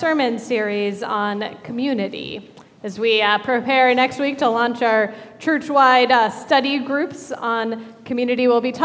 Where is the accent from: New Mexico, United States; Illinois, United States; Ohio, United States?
Ohio, United States; Strongsville; And I said, "Yeah, I'm from Strongsville."